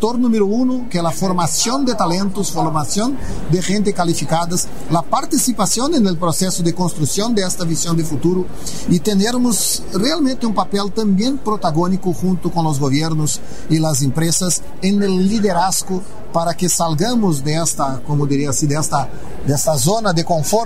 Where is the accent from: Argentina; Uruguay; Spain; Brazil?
Brazil; Spanish is a second language; Yo tengo el aprendizado que he acumulado en estos años trabajando en esta temática en mi país, con mi realidad. Brasil tiene toda una conjuntura muy especial.